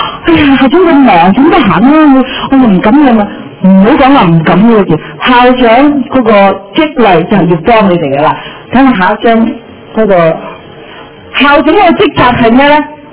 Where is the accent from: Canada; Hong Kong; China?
Canada; 因為我哋加拿大人咧認為咧。我哋一定要請佢自己本土人先